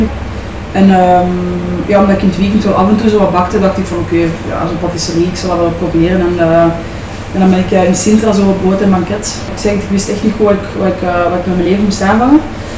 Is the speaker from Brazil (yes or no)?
no; Leuven, Flanders, Belgium; Ja, ik ben afkomstig uit Leuven. Ik ben hier geboren en getogen.